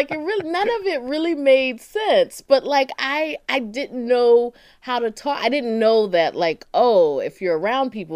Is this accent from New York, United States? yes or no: no; Durham, North Carolina, United States; I'm from Durham, North Carolina.